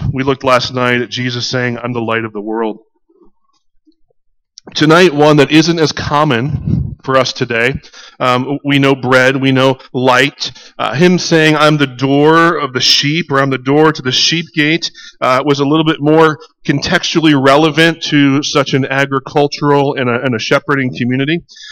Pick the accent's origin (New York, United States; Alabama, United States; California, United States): New York, United States; Syracuse; I grew up in Syracuse, at the Syracuse Chiefs games, the AAA club for the Toronto Blue Jays, I remember as a kid going